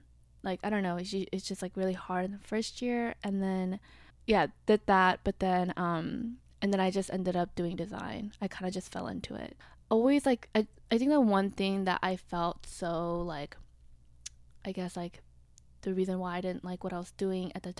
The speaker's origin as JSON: {"language": "English", "town": "Atlanta", "region": "Georgia", "country": "United States", "tie": "born or raised there", "also_born_or_lived": "South Korea", "moved": "as an adult", "lives_now": "New York, United States", "said": "I grew up in Atlanta, Georgia, like more in the suburbs."}